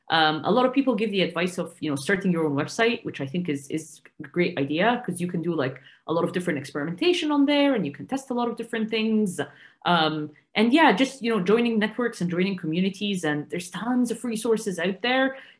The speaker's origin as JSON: {"language": "English", "country": "Egypt", "second_language": "English", "moved": "as an adult", "lives_now": "United Kingdom", "said": "I moved to the UK 8 years ago, and it does feel like my home now. I'm from Egypt. I studied computer engineering there."}